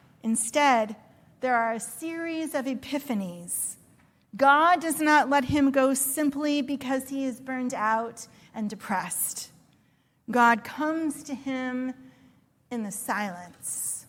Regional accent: Springfield, Illinois, United States; Now, I'm from Springfield, Illinois, and I was pretty sure I hadn't gone all the way there.

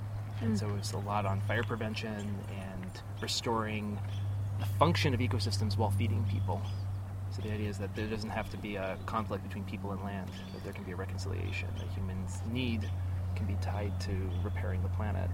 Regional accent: Portland, Oregon, United States; I grew up in Portland, Oregon

